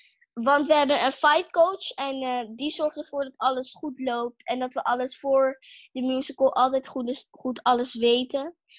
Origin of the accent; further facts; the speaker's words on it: Netherlands; Ik denk het wel, maar ik kom natuurlijk wel uit Nederland.